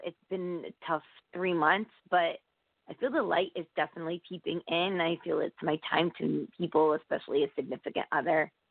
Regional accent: Connecticut, United States; Connecticut.

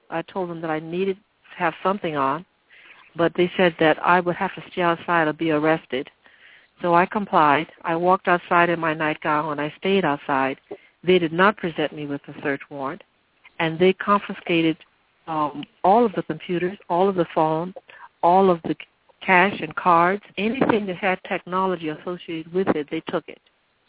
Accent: the South, United States; moved away as an adult; I grew up in the South, and I understand the struggle. I participated in SNCC. And I understand, I went to the segregated South, so when I became an adult, I migrated north like many black families did

